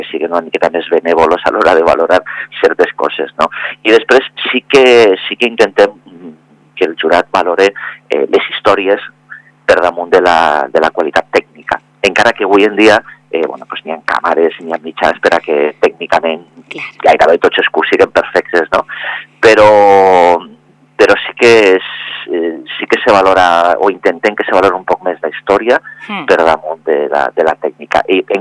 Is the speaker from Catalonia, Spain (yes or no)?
no; Vila-real, Valencian Community, Spain; sabeu que jo soc de Vila-real, que sí